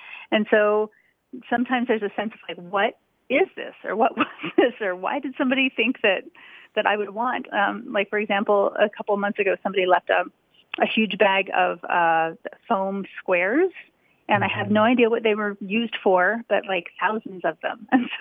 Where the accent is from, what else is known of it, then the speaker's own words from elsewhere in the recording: Salt Lake City, Utah, United States; moved away as an adult; also born or lived in Idaho / Washington, D.C.; now in Colorado, United States; We lived in Washington, D.C. before this, but I was born in Idaho, and I grew up in Salt Lake City, Utah.